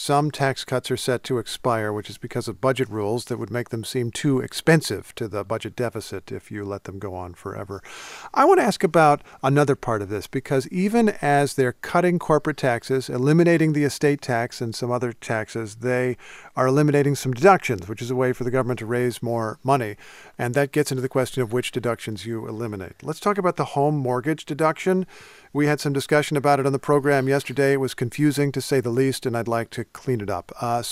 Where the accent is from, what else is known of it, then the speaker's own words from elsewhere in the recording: Indiana, United States; If you're from my home state of Indiana, a $500,000 mortgage is a really, really nice house.